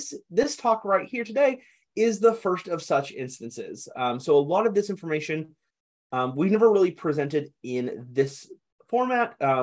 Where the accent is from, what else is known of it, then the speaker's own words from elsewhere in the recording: Texas, United States; I grew up in the Texas band system, and I really enjoyed my experiences in high school band.